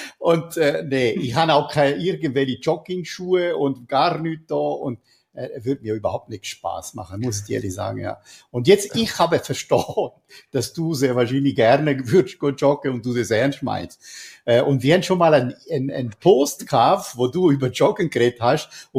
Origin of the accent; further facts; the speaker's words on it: Switzerland; Ja, du weißt, ich bin ein Schweizer und ich liebe Schweizer und liebe die Schweiz